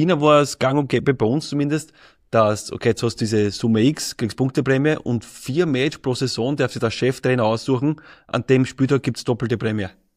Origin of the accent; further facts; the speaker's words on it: Petersbaumgarten, Lower Austria, Austria; ich bin aufgewachsen in Petersbaumgarten, ne, und von meiner Gossen, das war so eine neue Siedlung.